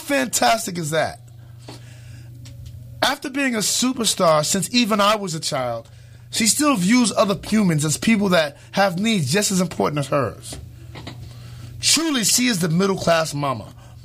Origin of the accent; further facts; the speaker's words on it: Harlem, New York, United States; from Harlem. Being from Harlem means that I'm not afraid of you, even if you're the Proud Boys, or even if you have the ability to take me out.